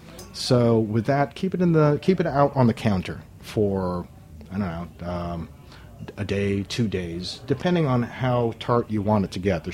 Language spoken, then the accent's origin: English; Guam; I learned this from my neighbors growing up on Guam. We have a huge Korean population.